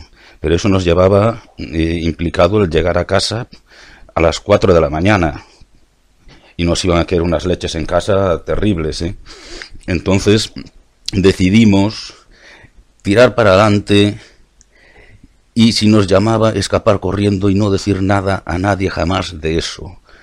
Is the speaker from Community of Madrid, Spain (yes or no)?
no; Moaña, Galicia, Spain; soy gallego, del pueblo de Moaña